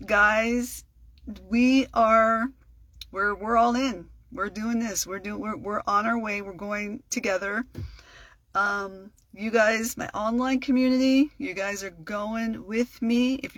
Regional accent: San Diego, California, United States; I grew up, I'm from San Diego, born and raised here in San Diego. I'm from Southeast San Diego, to be more specific.

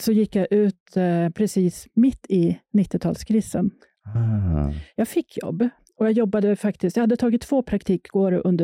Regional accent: Gävle, Gävleborg County, Sweden; jag växte upp i Gävle och jag visste egentligen inte så mycket vad en arkitekt var.

